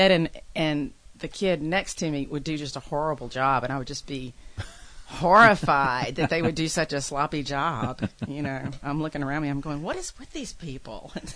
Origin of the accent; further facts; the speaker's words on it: Mississippi, United States; Yeah, I grew up in Mississippi and went to Mississippi State, which is pretty much identical to Virginia Tech.